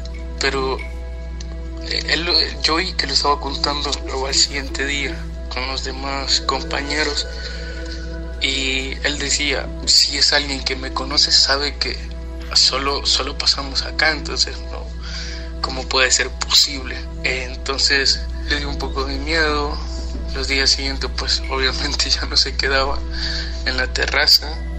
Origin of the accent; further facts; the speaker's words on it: El Salvador; now in Madrid, Spain; yo soy salvadoreño, pero radico en Madrid desde hace 4 años.